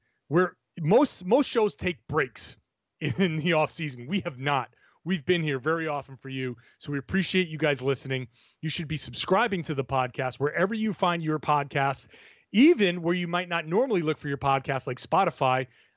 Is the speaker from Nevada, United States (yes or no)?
no; Newport, Rhode Island, United States; These guys are going to be down in Newport, Rhode Island, my home state